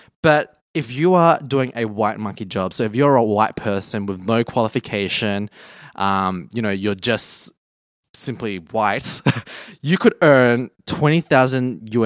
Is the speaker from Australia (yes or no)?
yes; Australia; we grew up in Australia. We were born here. So for any other white person in Australia, we come from the same background. We both come from the same country.